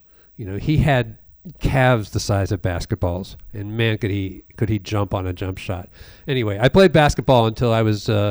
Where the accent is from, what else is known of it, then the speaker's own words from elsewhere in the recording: Kirkwood, Missouri, United States; Well, I was born and raised in, I was born in Kirkwood, Missouri, St. Louis municipality.